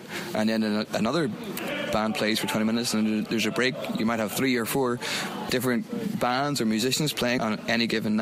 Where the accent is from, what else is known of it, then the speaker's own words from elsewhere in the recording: Northern Ireland, United Kingdom; now in Odense, Denmark; I'm from Northern Ireland.